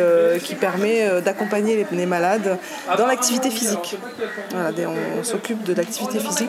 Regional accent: Dijon, Bourgogne-Franche-Comté, France; et moi de Bourgogne, de Dijon.

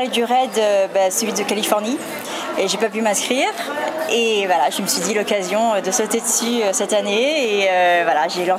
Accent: France; Donc, on est française d'origine, ouais.

